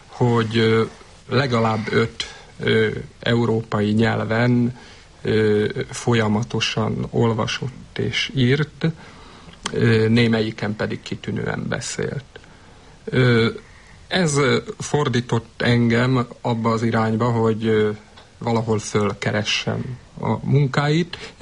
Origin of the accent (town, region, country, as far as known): Hungary; born or raised there